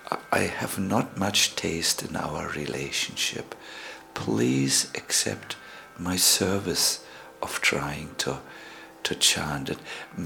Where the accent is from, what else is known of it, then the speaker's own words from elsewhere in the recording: Germany; English is a second language; I continued to try because I'm from Germany. Means what is in the head of a German, he has